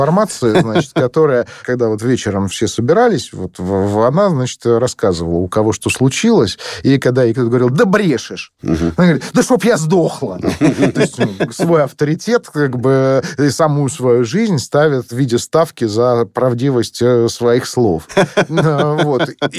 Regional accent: Moscow, Russia; also born or lived in Kastornoye; Я хоть и москвич, но несколько лет в детстве провел в деревне

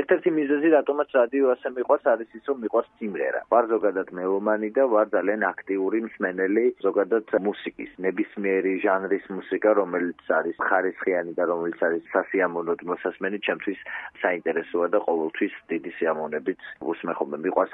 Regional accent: Zugdidi, Samegrelo-Zemo Svaneti, Georgia; now in Tbilisi, Georgia; ზუგდიდში დავიბადე, გავიზარდე, რა თქმა უნდა, ჩემი ბავშვობის ძალიან დიდი ნაწილი ზუგდიდში მაქვს გატარებული, მაგრამ ჩემი ბავშვობის ძალიან დიდი ნაწილი მე ასევე თბილისში მაქვს გატარებული

